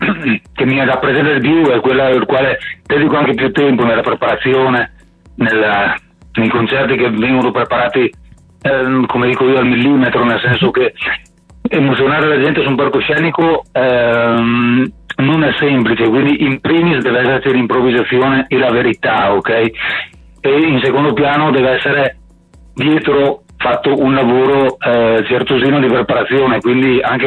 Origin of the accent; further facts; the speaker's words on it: Trentino-Alto Adige, Italy; un attore di teatro che è della mia terra, un trentino come me, di origine